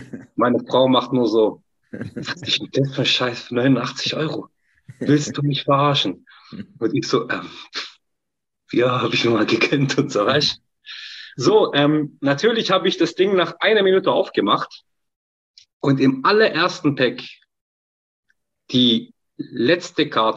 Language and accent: German; Turkey; Und dann habe ich halt als Türke natürlich erstmal